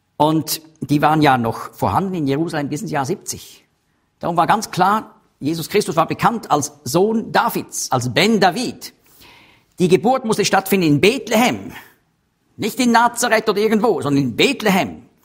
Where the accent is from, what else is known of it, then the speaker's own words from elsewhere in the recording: Zurich, Switzerland; born there; Ich wurde in Zürich geboren.